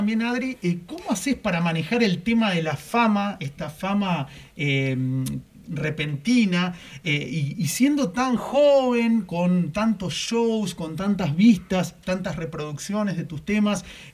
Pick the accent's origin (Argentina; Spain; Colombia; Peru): Argentina; para mí como argentino